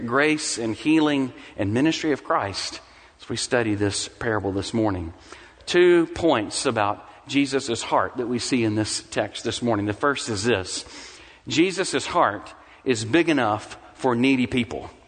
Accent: Mississippi, United States; Maybe a little bit like when I grew up in Mississippi, and my grandmother, who lived three doors down from the church, would have a fried chicken dinner every single Sunday.

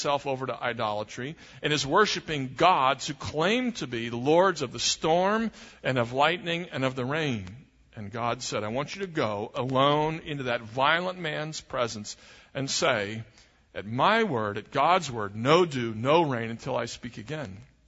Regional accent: Pennsylvania, United States; born there; I was born in Pennsylvania, beautiful state with no mountains at all.

